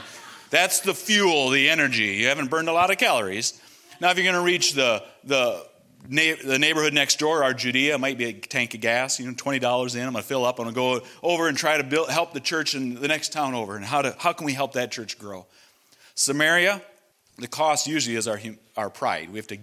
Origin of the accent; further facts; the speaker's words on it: United States; Where are you from? I'm from America.